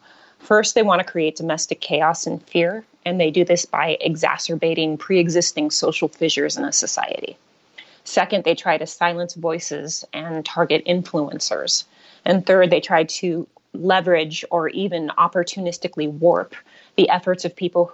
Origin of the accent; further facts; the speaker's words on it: United States; I personally, as an American, am very concerned about the U.S. elections.